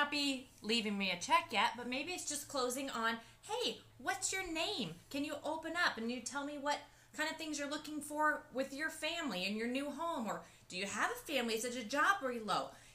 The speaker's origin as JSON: {"language": "English", "region": "California", "country": "United States", "tie": "born there", "said": "Well, I was born in California, so I'm one of the original California girls."}